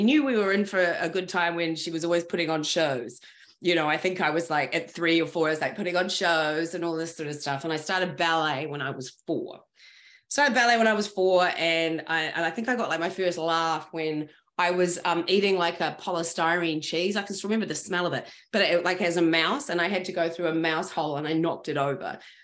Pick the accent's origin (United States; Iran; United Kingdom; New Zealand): New Zealand; I'm from New Zealand. I don't give a fuck who you are or what this is in front of your name.